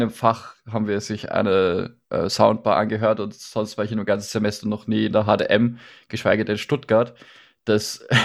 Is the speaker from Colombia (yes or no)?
no; Lower Austria, Austria; Ich komme aus dem sonnigen, aktuell verschneiten Österreich, Niederösterreich, um genau zu sein. Den Ort kennt selbst in Österreich keiner. Das ist das schöne Diepholz mit knapp 100 Einwohnern. Also ich komme eher aus der dörflichen Gegend.